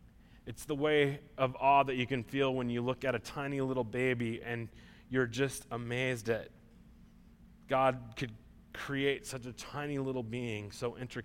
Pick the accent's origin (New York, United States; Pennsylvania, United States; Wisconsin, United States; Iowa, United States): Iowa, United States; I grew up in Iowa where you could get your permit at 14 and you could take driver's ed at like early 15.